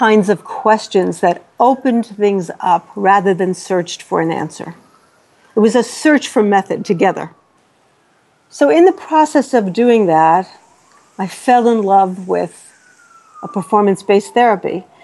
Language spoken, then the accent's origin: English; New York City, New York, United States; I grew up very poor in the Bronx and then in Brooklyn.